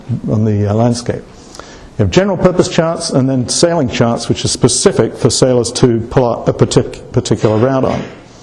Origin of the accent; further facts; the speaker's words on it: England, United Kingdom; because I grew up in England.